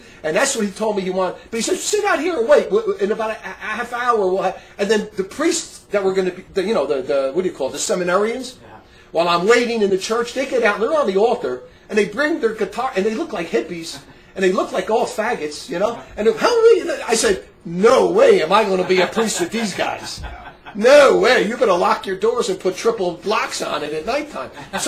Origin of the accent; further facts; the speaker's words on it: Newark, New Jersey, United States; I see this 1,000 times when I grew up in Newark, New Jersey.